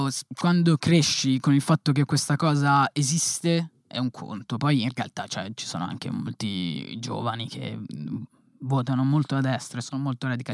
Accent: Milan, Lombardy, Italy; Non sul fatto che sono di Milano, che lì è...

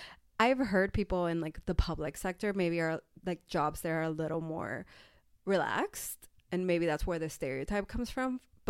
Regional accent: United States; Yeah. I mean, I'm American after all.

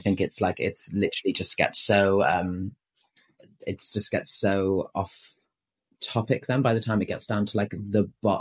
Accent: Wales, United Kingdom; I'm speaking about my own experience, like growing up in Wales, rural Wales

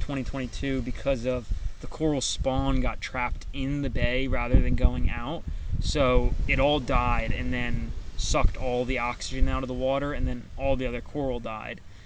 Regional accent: Northeast, United States; But I told him I was from the Northeast where we didn't have rodeos.

